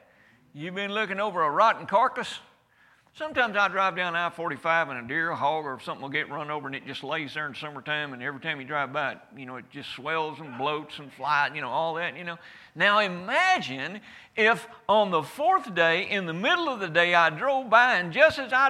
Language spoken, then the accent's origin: English; United States; I'm an American. I say that with great pride.